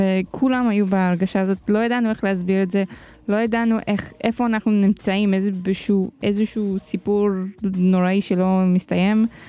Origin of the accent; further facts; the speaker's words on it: United States; כי אני אמריקאית. כאילו, יש לי דרכון